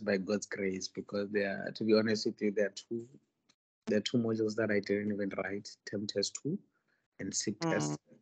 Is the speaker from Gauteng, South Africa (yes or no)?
yes; Pretoria, Gauteng, South Africa; also born or lived in Venda; Yeah, I'm from, I was born in Venda. I grew up in Pretoria. Home is Pretoria.